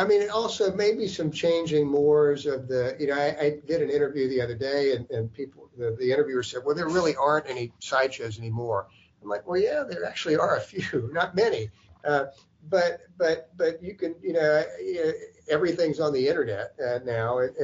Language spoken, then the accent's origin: English; the South, United States; now in Michigan, United States; Yeah, I was. And I really lived here my whole life. My Michigan residence has come on later because my wife's family is from the Upper Peninsula in Michigan.